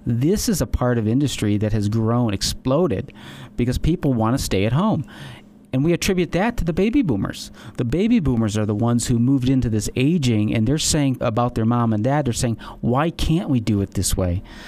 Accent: Illinois, United States; I'm from Illinois. I'm from the Midwest.

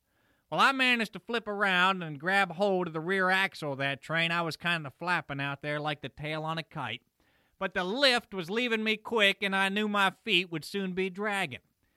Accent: Philippi, West Virginia, United States; ducked in just in time not to be seen by the CSNX police in my hometown of Philippi.

